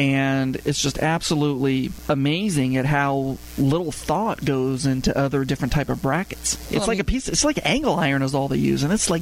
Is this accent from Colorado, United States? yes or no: yes; Colorado, United States; I grew up in Colorado. I loved it.